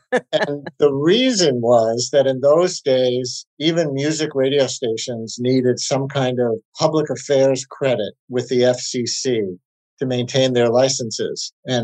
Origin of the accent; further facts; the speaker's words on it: New York City, New York, United States; I grew up in Queens listening to a lot of radio, both music and news.